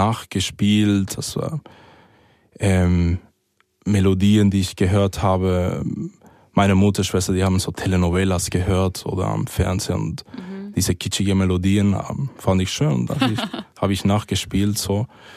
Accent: Dominican Republic; Also ich bin in der Dominikanischen Republik aufgewachsen.

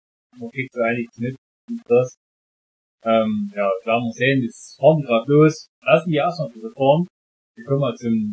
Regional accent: Saxony, Germany; accent: Saxon; erfassen sich an unserem Dialekt und versuchen so sächsisch zu lernen. Ostdeutsch.

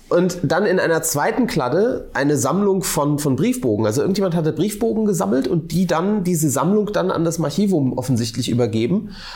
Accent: Rhine-Neckar, Germany; aus meiner Heimat, aus dem Rhein-Neckar-Raum

